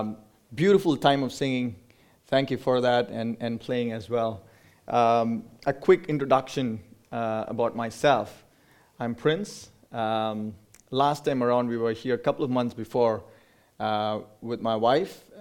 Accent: India; now in Canada; Well, I come from India. We came to Canada as a family in the year 2018.

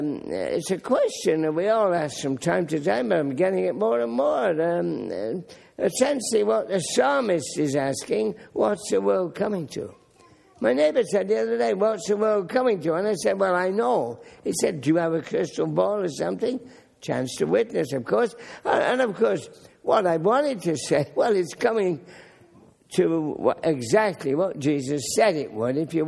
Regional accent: Hamilton, Ontario, Canada; You know, this is my hometown of Hamilton. Hamilton's an industrial but peaceful city.

